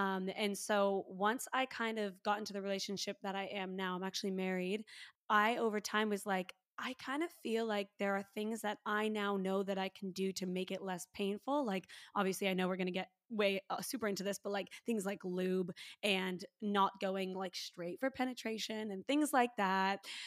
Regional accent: Canada; now in Sydney, Australia; I'm Canadian. I'm based in Sydney, Australia.

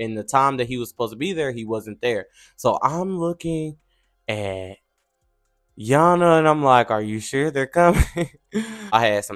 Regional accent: Texarkana, Arkansas, United States; They were very excited about Texarkana. If you don't know, that is my hometown. I'm from Texarkana, Arkansas, the best side.

